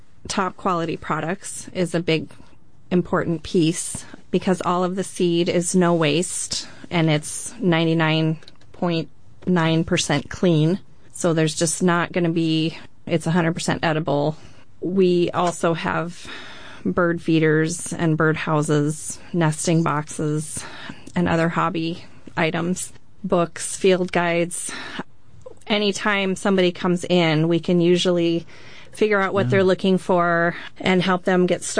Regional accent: Ames, Iowa, United States; I grew up in Ames on Michigan Avenue, so we had a lot of mature trees

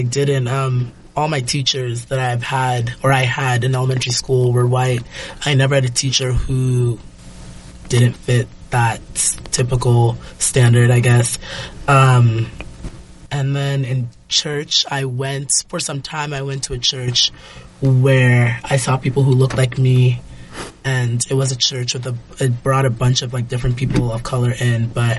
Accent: Ghana; also born or lived in South Africa; now in Ames, United States; I'm originally from Ghana, but I was born in South Africa, where I lived for some time before moving to Ames, Iowa. And I lived here all throughout elementary school, moved away for some time, and then came back for my high school experience.

